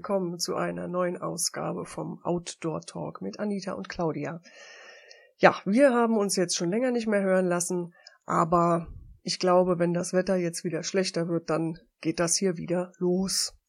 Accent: Wernigerode, Saxony-Anhalt, Germany; born there; weil ich komme aus dem Harz. Ich bin in Wernigerode geboren

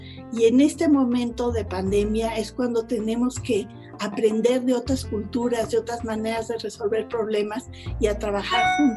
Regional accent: Mexico; la manera de pensar que tenemos tanto hombres como mujeres mexicanos es diferente a la de otros países.

